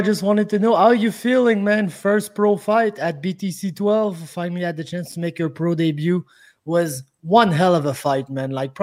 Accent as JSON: {"language": "English", "region": "Quebec", "country": "Canada", "second_language": "English", "said": "I'm from Quebec, okay? I'm from very far in Quebec."}